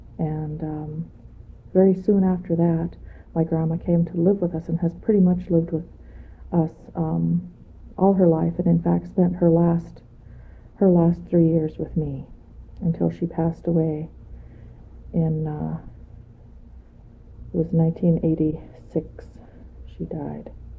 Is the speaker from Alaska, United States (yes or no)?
yes; Tanana, Alaska, United States; born there; Well, see, I was born in 1958, and I was born in Tanana. That's where all the babies were born at that time.